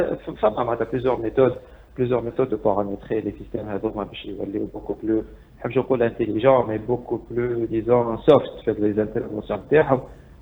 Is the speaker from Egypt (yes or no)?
no; Tunisia; لي زونتي فيروس اللي زو دير اللي عندنا في تونس